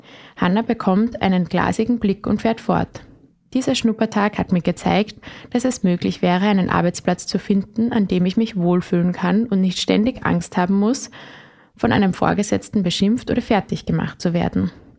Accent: Bernstein, Burgenland, Austria; Ich bin in Bernstein geboren und aufgewachsen, wohne auch jetzt dort mit meinem Freund.

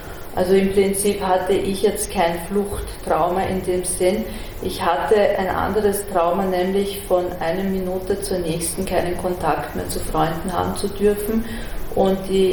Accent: Iran; now in Germany; ich komme aus dem Iran

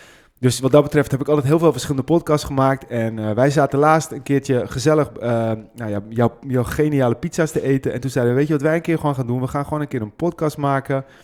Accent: Hem, North Holland, Netherlands; now in Zwaag, Netherlands; 41 jaar. Dus ik ben in vergelijking met jou nog een broekie. Ik zeg altijd, ik kom oorspronkelijk uit Hem. Maar ik woon nu in Zwaag

